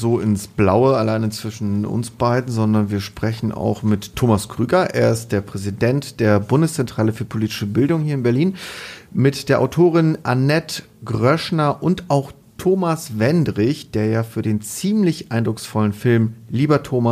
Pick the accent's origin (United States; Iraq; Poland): Poland; ich komme aus Polen